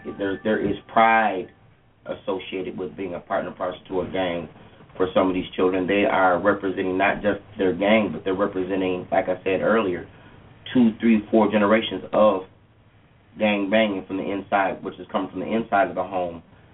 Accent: Minneapolis, Minnesota, United States; I'm born and raised in Minnesota, like I said before, South Minneapolis.

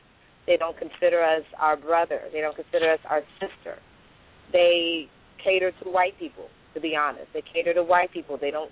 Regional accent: Miami, Florida, United States; I was growing up in Miami, Florida. And growing up in Miami, Florida, there are many people who came from Haiti. I know part of my heritage is Bahamian.

